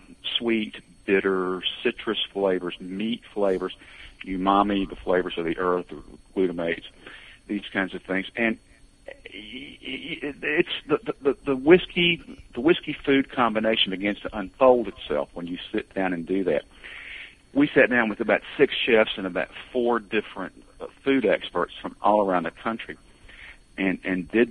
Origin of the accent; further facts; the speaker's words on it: Kentucky, United States; Of course, I'm from Kentucky. I'm a Kentucky native. And I had a restaurant in Lexington for about 25 years